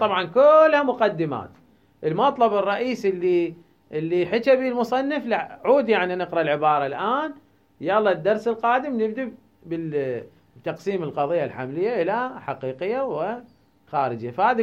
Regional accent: Iraq

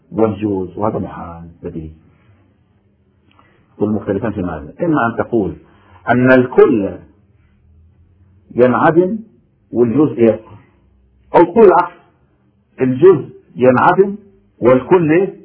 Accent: Egypt; انت انسان جزائري انا انسان مصري

